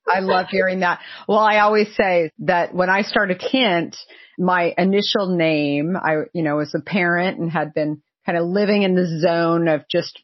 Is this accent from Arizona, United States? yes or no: yes; Arizona, United States; And he said, so I grew up in Arizona.